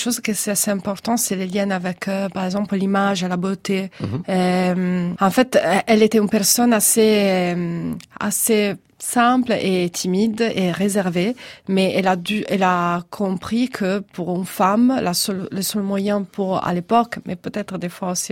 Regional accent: Genoa, Liguria, Italy; Moi, je viens de Gênes, Genova. C'est plus grand d'Angoulême

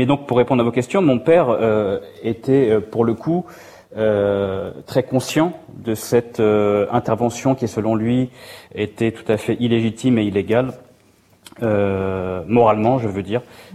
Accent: France; born there; je suis né en France. Mon père était un opposant politique, comme beaucoup d'Irakiens à l'époque. Il avait quitté l'Irak en 1972.

